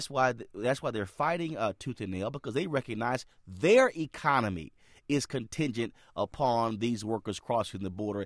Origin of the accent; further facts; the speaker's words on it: Texas, United States; look, I'm born and raised in Texas